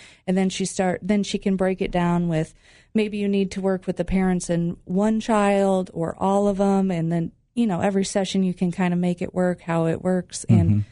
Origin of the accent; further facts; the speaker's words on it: Toulon, Illinois, United States; I grew up in Toulon.